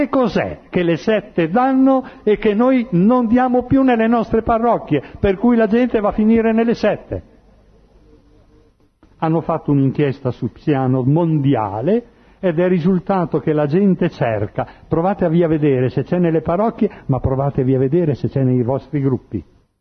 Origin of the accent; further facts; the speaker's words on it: Modena, Emilia-Romagna, Italy; io sono Emiliano, di Modena